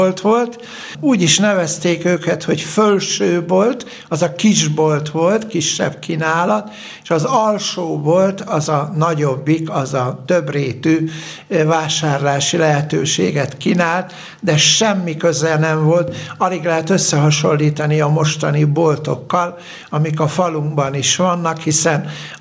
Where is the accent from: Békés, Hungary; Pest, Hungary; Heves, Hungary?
Heves, Hungary; Vécs; Mátra déli lábánál egy Vécs nevű községben születtem, 53-ban.